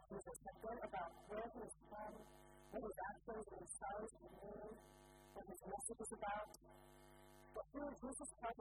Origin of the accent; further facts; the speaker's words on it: United States; I grew up with them in America, the magic eye books